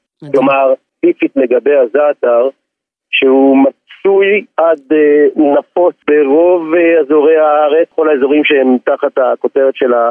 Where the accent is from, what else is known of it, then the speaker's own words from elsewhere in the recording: Kfar Masaryk, Northern District, Israel; now in Harish, Israel; אני גר כרגע בחריש, אני מאזור קרקור כבר כמה שנים טובות, במקור אני מקיבוץ כפר מסריק